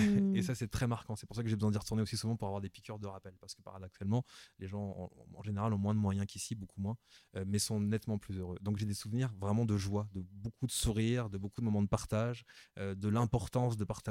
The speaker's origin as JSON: {"language": "French", "country": "Cameroon", "tie": "born or raised there", "said": "Oh, quand j'étais au Cameroun, j'ai des souvenirs très heureux de mon enfance au Cameroun parce que je me sentais à la maison."}